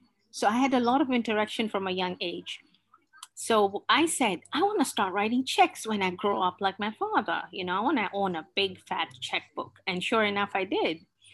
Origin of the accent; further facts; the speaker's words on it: Mombasa, Mombasa County, Kenya; I'm from the coastline of Kenya, which is Mombasa. Our capital is Nairobi, but I'm from Mombasa, where all the beaches, we have everything here.